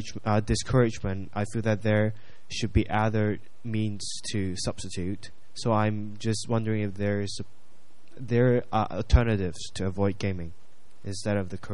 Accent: Hong Kong; I'm from NetMachine.Asia and from Hong Kong.

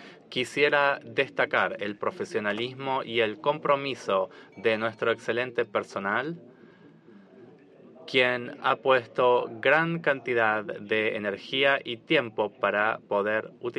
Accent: Kazakhstan; soy de Kazajstán y soy becaria, soy recién llegada.

